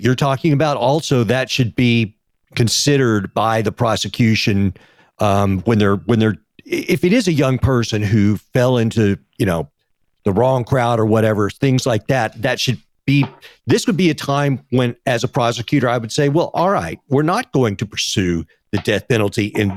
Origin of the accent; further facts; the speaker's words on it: Texas, United States; now in Los Angeles, United States; I am from Texas. I live in LA now, but Texas is the same way.